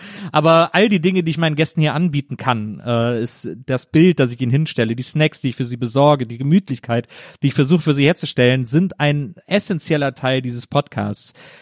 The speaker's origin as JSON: {"language": "German", "town": "Cologne", "region": "North Rhine-Westphalia", "country": "Germany", "tie": "born or raised there", "said": "wir Kölner nennen die Stadt ja auch California."}